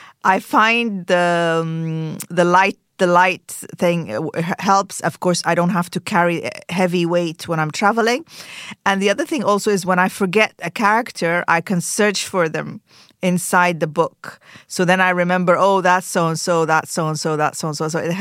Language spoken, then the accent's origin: English; Khartoum, Sudan; moved away as an adult; now in Aberdeen, United Kingdom; I grew up in Khartoum, Sudan. And I moved to Scotland in my mid-20s, and I'm still living there in Aberdeen.